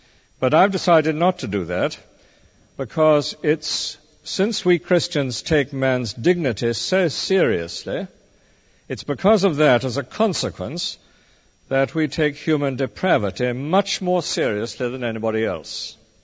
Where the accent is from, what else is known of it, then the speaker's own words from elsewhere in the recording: United Kingdom; Meanwhile, let's beware, as British people, of hypocrisy.